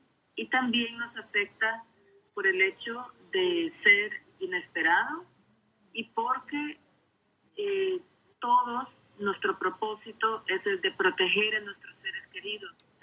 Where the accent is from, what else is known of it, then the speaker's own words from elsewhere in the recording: El Salvador; now in Texas, United States; Yo soy de El Salvador originalmente, pero ya llevo unos quizás casi 30 años de vivir en los Estados Unidos. Pero siempre muy conectada a mi cultura latina